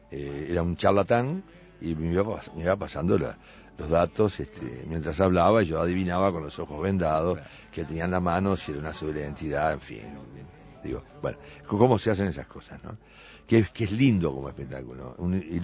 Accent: Juan Lacaze, Colonia, Uruguay; no solamente mi infancia, sino hasta los 20 años viví ahí, hasta los 23 viví en Juan Lacase.

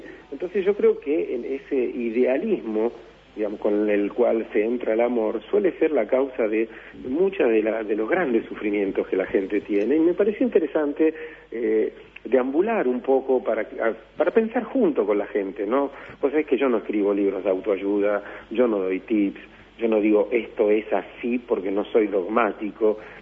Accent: Argentina; los argentinos tenemos, como los uruguayos también, digo, una especie de tradición ensayística importante

